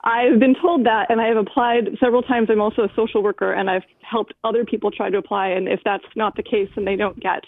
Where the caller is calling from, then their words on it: Pownal, Maine, United States; I'm actually one of the people affected by the health care issue in Maine.